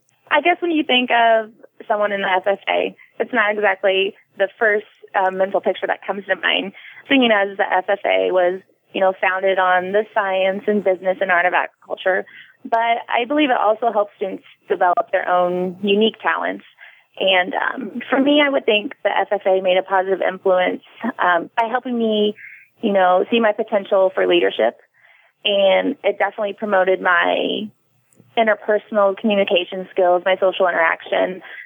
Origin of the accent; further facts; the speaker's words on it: Fairfield, Illinois, United States; Well, I am from Fairfield, Illinois, so it is a rural farming community.